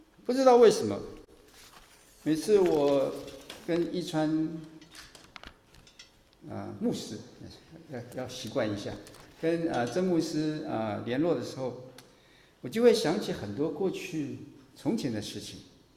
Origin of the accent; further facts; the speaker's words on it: Taiwan; moved away as an adult; 我们从台湾来，然后要到美国念书的时候